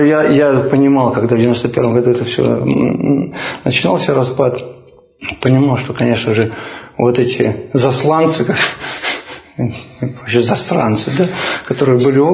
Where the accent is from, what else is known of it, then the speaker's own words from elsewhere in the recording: Kharkiv, Kharkiv Oblast, Ukraine; я харьковчанин, и я, скажем так, коренной украинец. В моем роду были все украинцы Харьковской области. Черниговской, Донецкой, из нескольких поколений.